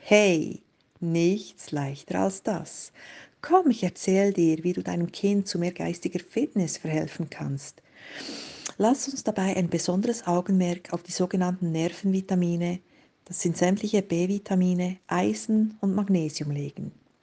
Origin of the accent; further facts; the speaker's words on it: Switzerland; wie ihr vielleicht hört, komme ich aus der Schweiz. Ich arbeite in Thun als Ernährungscoach, bin selber Mutter von zwei Kindern